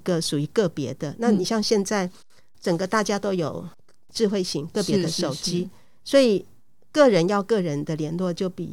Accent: Taiwan; 就是他们全村寨的人都知道我来自台湾。

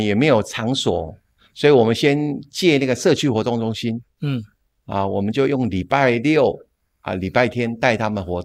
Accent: Dongshi, Taichung, Taiwan; 我特别还开车回到我的老家，在东势林场后山

